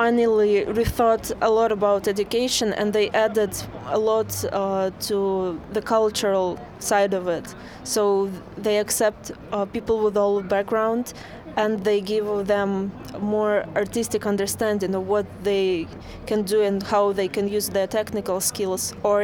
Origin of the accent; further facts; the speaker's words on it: Saint Petersburg, Russia; I am from Russia, St. Petersburg.